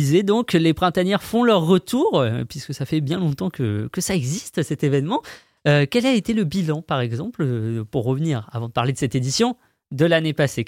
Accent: Normandy, France; Ah, oh, alors, faut savoir que je suis normand.

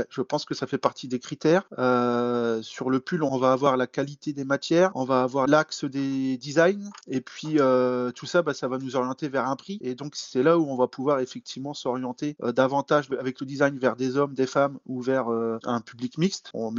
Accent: Reims, Grand Est, France; je travaillais pour un club de football chez moi, à Reims.

